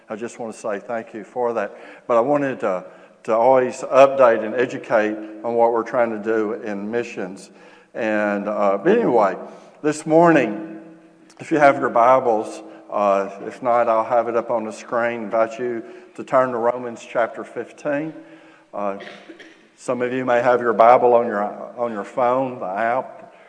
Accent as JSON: {"language": "English", "region": "Texas", "country": "United States", "said": "And I'm from Trinity County, so I can say that. And SFA and Lufkin, so yeah, I'm a mutt"}